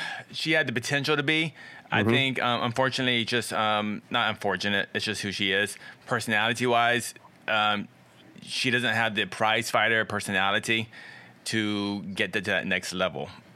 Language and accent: English; Texas, United States; Texas is Mexico. I'm from Texas.